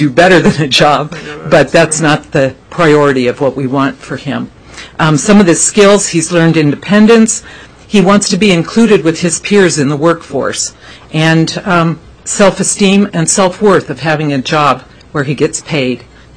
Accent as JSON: {"language": "English", "town": "Palmer", "country": "United States", "said": "I am Eric's parent, and we're from Palmer."}